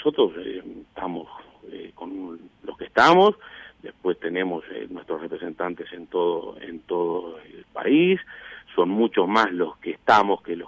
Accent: Salto, Uruguay; Yo soy salteño, tengo 46 años, hace 46 años que vivo en Salto.

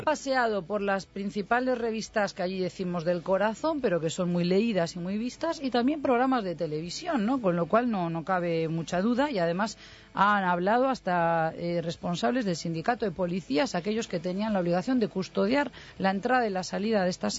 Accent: Spain; Porque también habla mucho de cómo somos los españoles.

